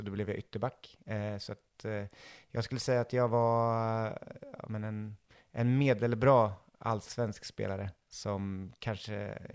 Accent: Örebro, Örebro County, Sweden; Jag är ju född och uppväxt i Örebro. Har bott här stora delar av mitt liv.

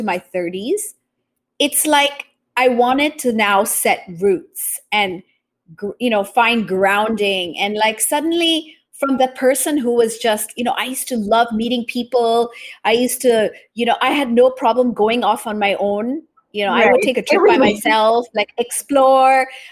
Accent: Japan; also born or lived in Taiwan; I was born in Taiwan, raised in Japan.

